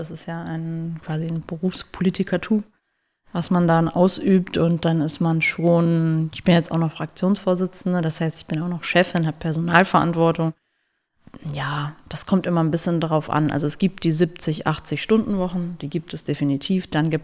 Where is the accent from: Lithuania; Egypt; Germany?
Germany; Grünberg, Hesse; Ja, wie gesagt, ich komme aus Grünberg, da habe ich meine Kindheit verbracht, bin da aufgewachsen, bin in Licht geboren und da in Mittelhessen